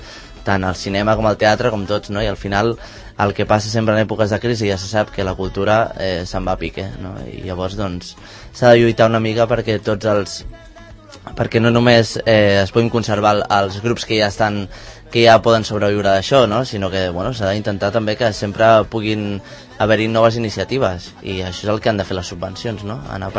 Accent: Barcelona, Catalonia, Spain; vaig jugar tota la meva infància a Gràcia

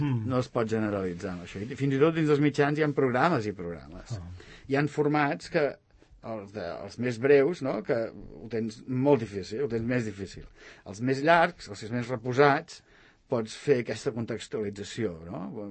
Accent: Badalona, Catalonia, Spain; born there; la tieta de Bufalà, que és el meu barri d'on vaig néixer jo a Badalona

